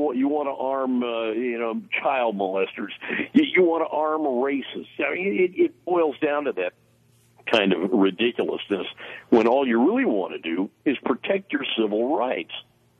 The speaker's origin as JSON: {"language": "English", "region": "Washington", "country": "United States", "tie": "born or raised there", "said": "Now, I come from the West. I grew up out here in the Pacific Northwest. I'm fourth generation Washington State."}